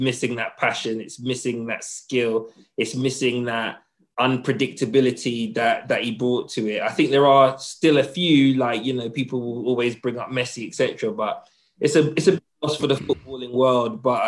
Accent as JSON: {"language": "English", "region": "England", "country": "United Kingdom", "tie": "born or raised there", "said": "just being sort of born and bred in England"}